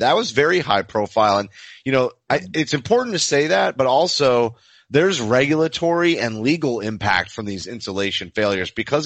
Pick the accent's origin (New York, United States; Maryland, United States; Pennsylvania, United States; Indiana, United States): Pennsylvania, United States; The story from my home state of Pennsylvania